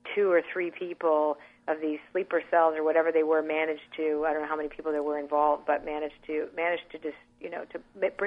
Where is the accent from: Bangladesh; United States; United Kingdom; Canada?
Canada; I'm Canadian. We don't really have guns up there anyway.